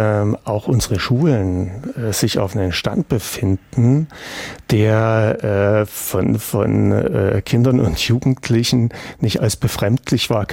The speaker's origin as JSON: {"language": "German", "region": "East Germany", "country": "Germany", "tie": "born or raised there", "said": "also ich bin in der DDR groß geworden"}